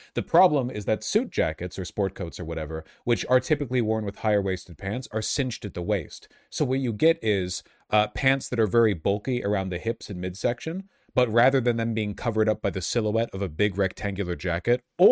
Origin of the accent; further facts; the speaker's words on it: United States; I don't know what the term for it would be because I'm American or whatever